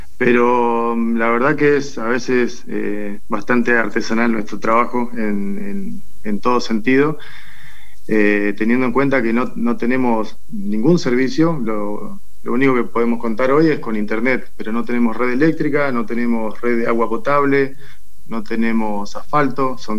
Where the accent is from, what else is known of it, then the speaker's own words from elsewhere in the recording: San Martín de los Andes, Neuquén, Argentina; also born or lived in La Plata; Yo soy de San Martín de los Andes, criado ahí. Me fui a estudiar a la ciudad de La Plata